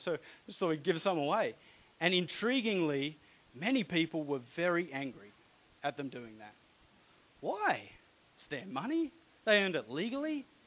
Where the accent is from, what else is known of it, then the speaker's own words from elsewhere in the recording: Inverell, New South Wales, Australia; actually the town I grew up in Inverell